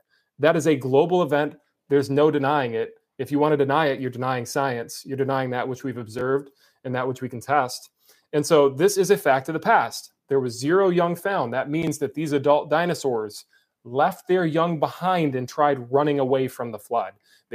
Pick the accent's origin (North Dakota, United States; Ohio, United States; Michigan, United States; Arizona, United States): Michigan, United States; Grand Rapids; This is my family and I. We are from Michigan, Grand Rapids.